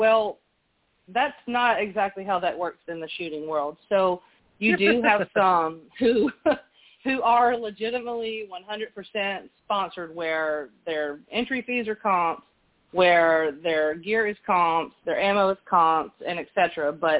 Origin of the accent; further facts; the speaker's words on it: Mobile, Alabama, United States; I'm from Mobile.